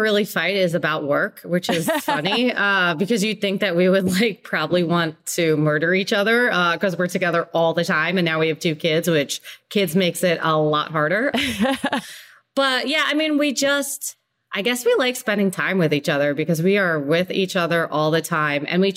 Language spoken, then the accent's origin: English; Philippines; people don't know that I'm Filipino if you look at me